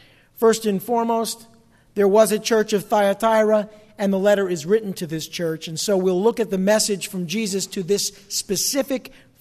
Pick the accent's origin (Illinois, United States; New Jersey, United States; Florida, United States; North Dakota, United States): New Jersey, United States; accent: New Jersey; like my New Jersey accent getting the best of me there.